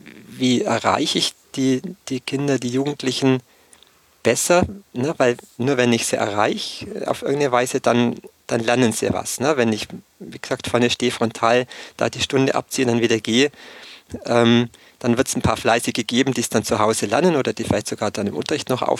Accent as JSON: {"language": "German", "region": "Bavaria", "country": "Germany", "tie": "born or raised there", "said": "im Dorf, wo ich herkomme, im Allgäu in Terkirchdorf"}